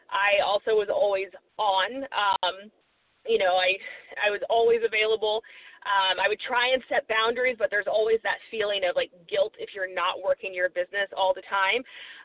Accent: Missouri, United States; also born or lived in California; I live in Missouri with my husband and our three dogs. And I was born in California, raised in Missouri for the most part, lived back in California for a little while

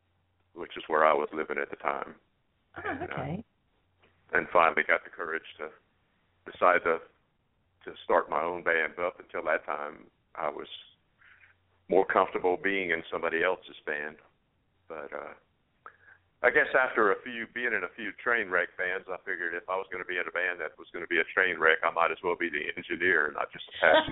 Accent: Louisiana, United States; And, of course, we're all from Cajun country, so we heard that term quite a bit.

